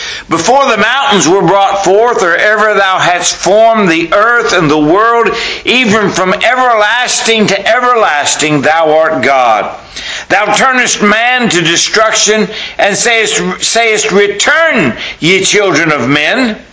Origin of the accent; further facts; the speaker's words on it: Palacios, Texas, United States; also born or lived in California; I grew up in South Texas. And there's a little town in South Texas called Palacios. And that's where I grew up.